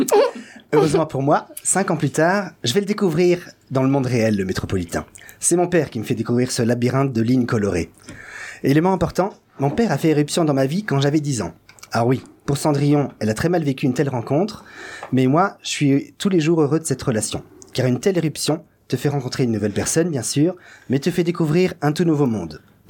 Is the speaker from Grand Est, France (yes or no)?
yes; Grand Est, France; also born or lived in Vosges; je suis né dans les Vosges, mais j'ai grandi à côté de Nancy et Meurthe-et-Moselle.